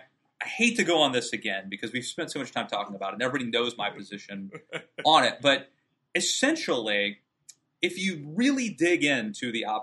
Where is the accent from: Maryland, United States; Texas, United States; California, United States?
Maryland, United States; now in Virginia, United States; I'm from Maryland, and at least when I lived in Maryland